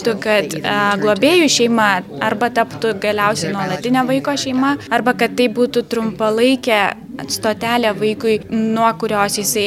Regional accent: United States; accent: American; Lithuanian is a second language; Jeigu aš aš jam pasakau kažkokį žodį lietuviškai su akcentu amerikietišku

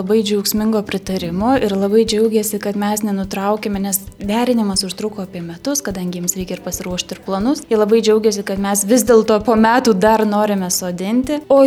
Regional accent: Alytus, Alytus County, Lithuania; now in Sweden; šiuo metu gyvenu Švedijoje, tačiau esu kilusi iš Alytaus ir netgi kaip paskaičiavome namuose, tai jau 5 kartos Alytuje gyveno.

